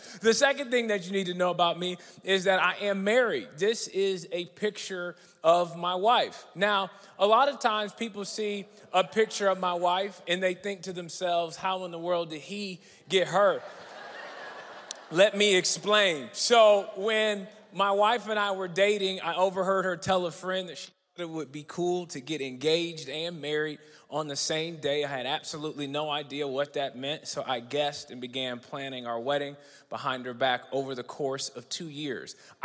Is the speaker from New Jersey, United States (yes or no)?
no; Dallas, Texas, United States; Number one, I am from Dallas